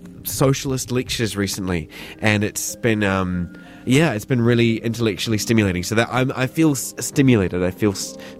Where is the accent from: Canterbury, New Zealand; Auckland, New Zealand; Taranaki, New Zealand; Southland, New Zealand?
Southland, New Zealand; Invercargill; I'm from Southland. I'm from Invercargill.